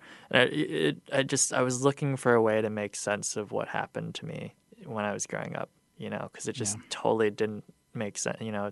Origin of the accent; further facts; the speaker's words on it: Rockford, Illinois, United States; now in Chicago, United States; growing up in Rockford and what Rockford is as a city. I mean, after I moved to Chicago 10 years ago, but even after moving to Chicago, I felt like even though Rockford is like 80 or 90 miles away, people don't understand.